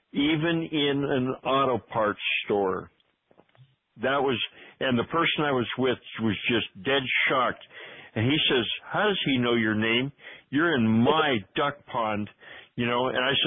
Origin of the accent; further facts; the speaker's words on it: United States; I'm a American national